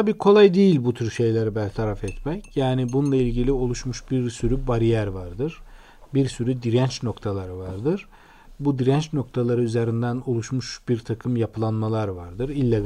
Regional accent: Halfeti, Şanlıurfa, Turkey; ben Urfa Halfetiliyim. Bizim ilçede küçücük bir yerdir. 7 tane farklı etnik yapı var.

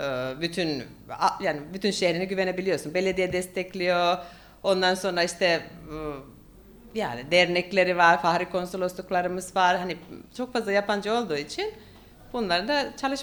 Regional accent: Finland; Turkish is a second language; now in Alanya, Turkey; Ben Finli olarak dans ediyorum o grubun içinde.

